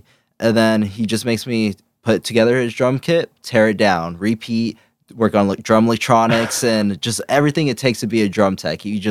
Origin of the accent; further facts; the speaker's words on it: Corona, California, United States; So pretty much I grew up in Corona.